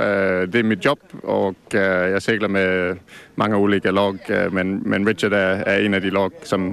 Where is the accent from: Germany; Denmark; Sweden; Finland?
Denmark; Jag är dansk och så har vi två engelskmän och en holländare ombord.